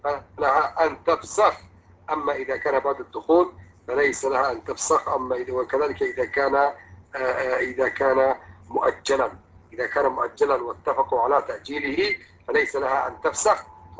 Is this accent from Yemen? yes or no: yes; Yemen; يعني عندنا في اليمن مشايخ